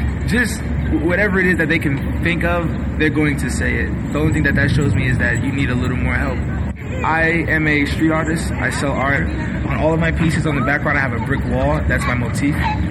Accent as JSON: {"language": "English", "country": "Puerto Rico", "said": "I am African American and I'm Hispanic, Puerto Rican."}